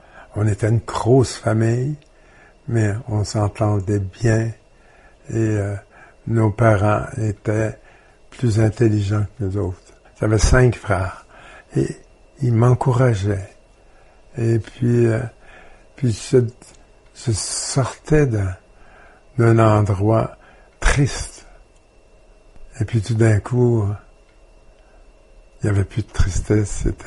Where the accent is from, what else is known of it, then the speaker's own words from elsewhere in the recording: Montreal, Quebec, Canada; born there; je suis né à Montréal. J'ai pas aimé beaucoup Montréal, mais j'ai aimé parce que c'était mes parents puis ma famille.